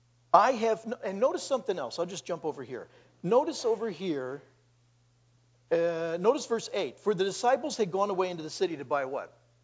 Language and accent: English; New York, United States; You know, I'm from New York.